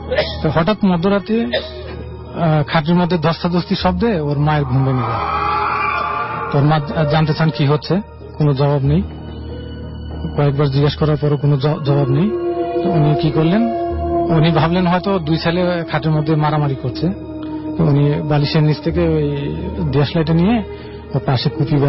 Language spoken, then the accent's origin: Bangla; Uttar Charhamu, Sylhet Division, Bangladesh; now in Dhaka, Bangladesh; তো আমার গ্রামের বাড়ি হচ্ছে হবিগঞ্জ সদর উপজেলার উত্তর চরহামু গ্রামে।